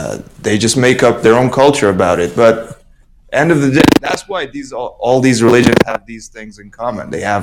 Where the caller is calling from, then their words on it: Iran; Look, I'm calling from Iran.